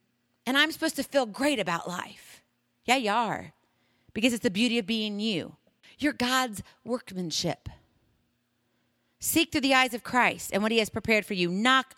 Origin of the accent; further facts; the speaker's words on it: Hawaii, United States; You see, I'm from Hawaii. I was born there, and then I graduated from high school there.